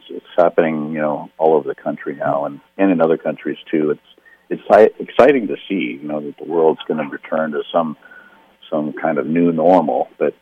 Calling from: Seattle, Washington, United States; Yeah. Seattle.

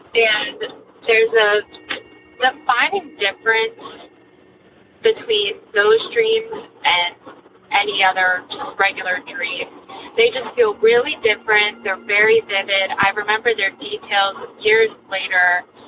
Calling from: New Hampshire, United States; I'm calling from New Hampshire.

